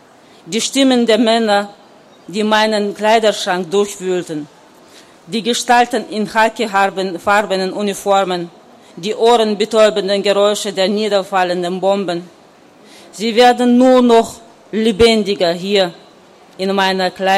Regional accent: Chechnya, Russia; first language Chechen; German is a second language; Das Schwierigste ist, anzufangen, auf Deutsch zu schreiben, also in eine fremde Sprache zu schreiben. Ich habe am Anfang immer auf Tschetschenisch geda

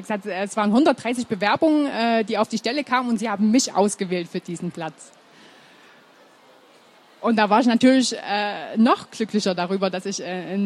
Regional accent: Switzerland; Also ich komme ja aus der Schweiz.

